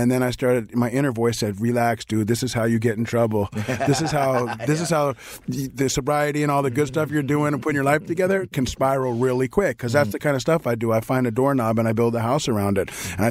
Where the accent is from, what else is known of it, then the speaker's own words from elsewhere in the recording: New York, United States; now in Los Angeles, United States; being a New Yorker who lived in L.A. most of his life